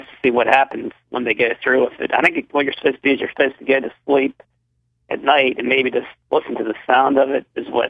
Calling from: Cumberland, Maryland, United States; from Cumberland, Maryland.

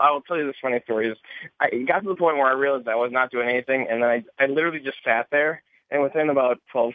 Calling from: Wisconsin, United States; Hey, it's … from Wisconsin.

